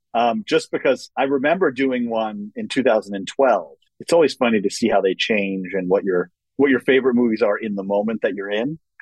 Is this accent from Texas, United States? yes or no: no; New York, United States; For me, luckily, I was growing up in New York. I was around a lot of people who were Jewish.